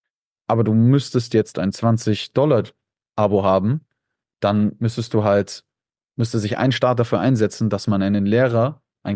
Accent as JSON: {"language": "German", "country": "Germany", "said": "Ich komme aber nicht aus Österreich, ich komme aus Deutschland."}